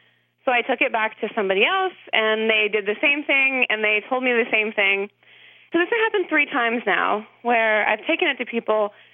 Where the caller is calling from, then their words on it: Princeton, West Virginia, United States; I'm calling from Princeton, West Virginia.